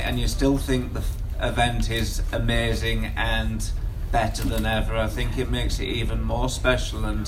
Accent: United Kingdom; at the top of the sport as British riders

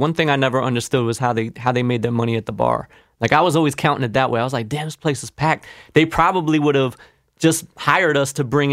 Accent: White Plains, New York, United States; I'm from White Plains, New York.

